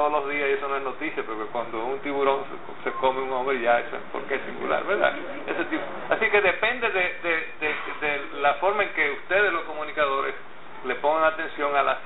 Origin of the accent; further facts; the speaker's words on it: La Vega, Dominican Republic; born there; en La Vega, por ejemplo, donde yo nací, el libro de mi nacimiento desapareció